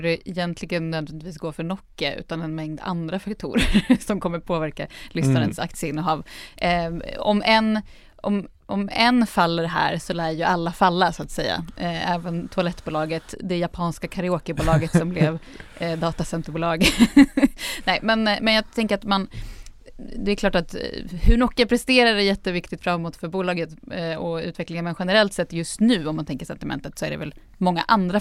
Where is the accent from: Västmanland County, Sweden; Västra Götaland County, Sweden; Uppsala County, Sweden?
Västmanland County, Sweden; Västerås; Alltså, jag är från Västerås, så att ingen tror att jag är liksom...